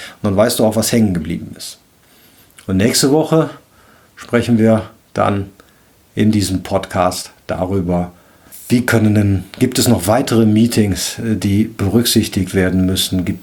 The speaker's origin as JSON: {"language": "German", "town": "Cologne", "region": "North Rhine-Westphalia", "country": "Germany", "said": "Ich bin ja Rheinländer, ich komme aus Köln."}